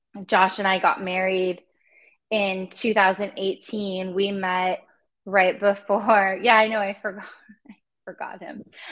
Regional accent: Los Angeles, California, United States; I grew up in California, in Los Angeles

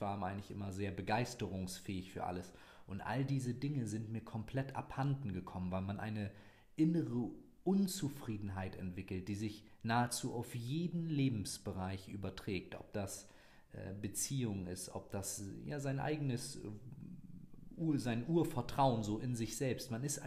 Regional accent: Oldenburg, Lower Saxony, Germany; Ich komme aus Oldenburg

